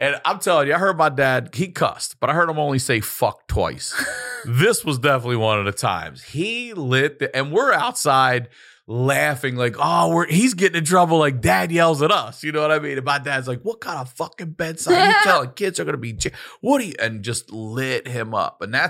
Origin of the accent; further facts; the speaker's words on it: Baltimore, Maryland, United States; So we go to Johns Hopkins University because we're from Baltimore.